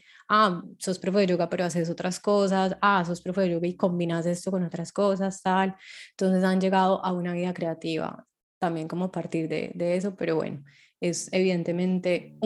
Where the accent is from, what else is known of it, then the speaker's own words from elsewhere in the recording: Colombia; para mí ha resultado, como colombiana concretamente, un peso muy grande de validarme